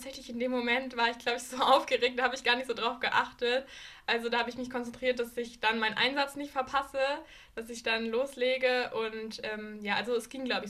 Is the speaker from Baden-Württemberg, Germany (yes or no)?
no; Nuremberg, Bavaria, Germany; Ich bin auch in Nürnberg aufgewachsen